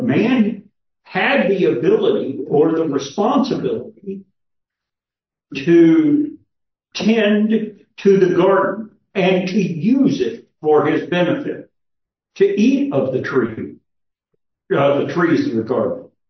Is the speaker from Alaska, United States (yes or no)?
no; Kentucky, United States; I grew up in Kentucky, and I don't know if you've ever seen strip mining